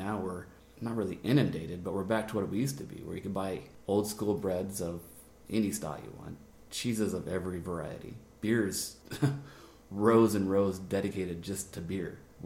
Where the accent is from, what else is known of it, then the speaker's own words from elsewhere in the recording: Oregon, United States; I grew up in Oregon.